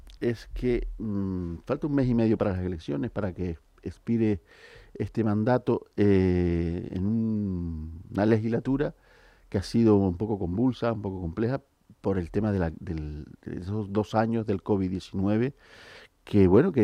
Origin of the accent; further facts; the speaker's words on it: Puerto del Rosario, Canary Islands, Spain; Un placer ser un alcalde de mi pueblo, ¿no? De Puerto del Rosario.